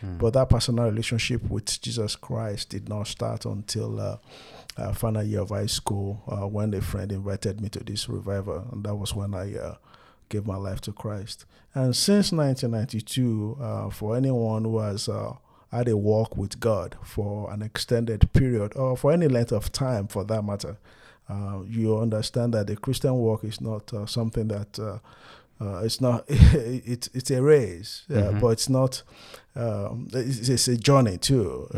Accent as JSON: {"language": "English", "country": "Nigeria", "tie": "born or raised there", "moved": "as an adult", "lives_now": "United States", "said": "Yeah, so I grew up in Nigeria. I guess I'm in my 40s now. And so for the better half of my life, I was in Nigeria. Moved to the United States in 2003. But growing up in Nigeria, born into a Christian home, what you call the Episcopal, so Episcopalian, growing up, call it Anglican Church."}